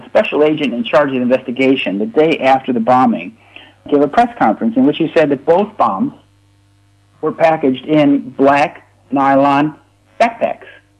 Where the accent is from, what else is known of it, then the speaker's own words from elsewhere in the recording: United States; now in Scandinavia; I'm an American independent journalist currently living in Scandinavia. I worked as an American journalist for about a decade in Washington, D.C.